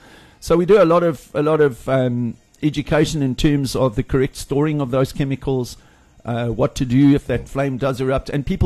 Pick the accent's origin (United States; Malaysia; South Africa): South Africa; Port Shepstone, KwaZulu-Natal; So we left from Port Shepson, which is my hometown, and we rode 7 days down to Langebaan.